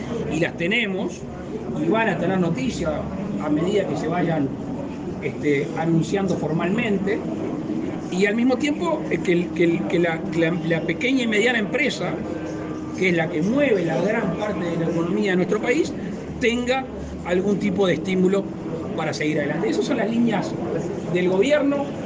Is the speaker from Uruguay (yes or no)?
yes; Uruguay; todos somos uruguayos